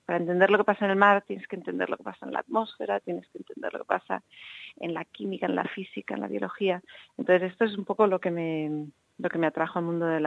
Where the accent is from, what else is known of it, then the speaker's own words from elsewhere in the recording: Barcelona, Catalonia, Spain; also born or lived in Mallorca; Yo crecí en Barcelona y en Mallorca. Y son dos sitios totalmente abocados en el Mediterráneo